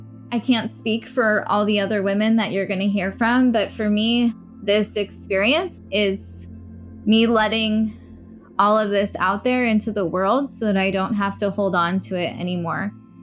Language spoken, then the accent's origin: English; Laguna Niguel, California, United States; I was born and raised in Orange County. I was born in Laguna Beach, raised in Laguna Niguel.